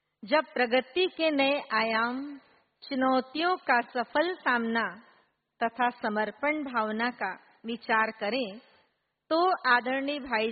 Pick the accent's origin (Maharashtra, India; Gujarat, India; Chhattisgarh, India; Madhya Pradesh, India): Chhattisgarh, India; हम छत्तीसगढ़ से हैं